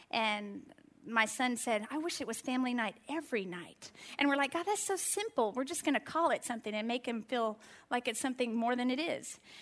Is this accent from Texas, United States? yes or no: yes; El Paso, Texas, United States; I'm from El Paso, so that's just part of what we do.